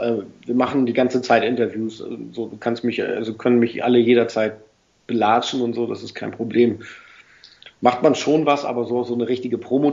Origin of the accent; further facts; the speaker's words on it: Schleswig-Holstein, Germany; ich komme aus einem Landstrich, in dem Radio quasi durchaus als Bestrafung angesehen werden kann. Bei uns in Schleswig-Holstein gibt es NDR 2